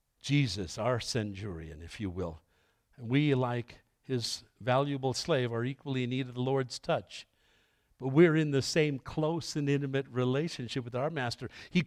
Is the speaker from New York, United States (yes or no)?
yes; New York City, New York, United States; when I grew up a kid in Catholic circles in New York City, when they used to do Latin masses, we were taught all kinds of prayer.